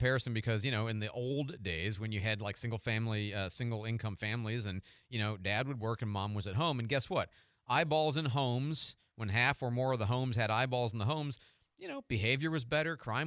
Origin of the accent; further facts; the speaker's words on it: Downers Grove, Illinois, United States; I grew up in Downers Grove.